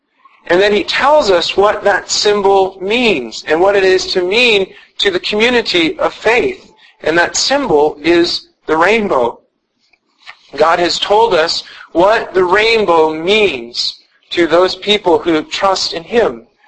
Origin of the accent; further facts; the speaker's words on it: Iowa, United States; I gave up quickly because, well, I'm from Iowa. And in Iowa, if you have something floating on the water, it's a boat.